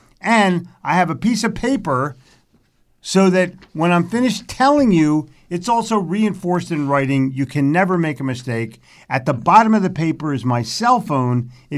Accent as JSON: {"language": "English", "town": "Haddonfield", "region": "New Jersey", "country": "United States", "tie": "born or raised there", "also_born_or_lived": "Cherry Hill", "said": "Because I grew up in Haddonfield and Cherry Hill."}